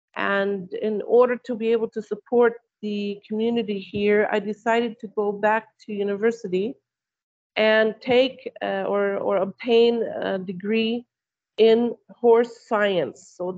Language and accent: English; United States; moved away as an adult; now in Saudi Arabia; I'm from the States, but I have been living in Saudi Arabia for 24 years.